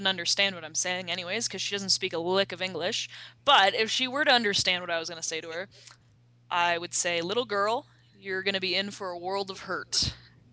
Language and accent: English; Canada; now in Mexico; I'm a Canadian in Mexico, and get ready to feel the pain.